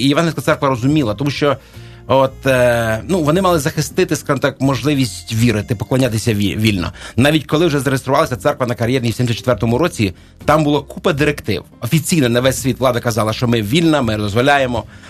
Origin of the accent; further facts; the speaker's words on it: Motovylivka, Kyiv Oblast, Ukraine; born there; Народився я на Київщині, тут, якщо точніше, в Фастівському районі, в районі є таке село. Колись була Червона Мотовилівка. Слава Богу, всі червоні вже пішли, залишилася просто Мотовилівка.